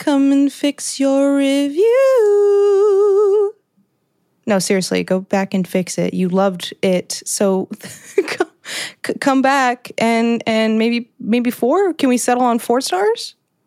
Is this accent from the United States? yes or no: yes; Ohio, United States; No, ma'am. I am a girl from Ohio.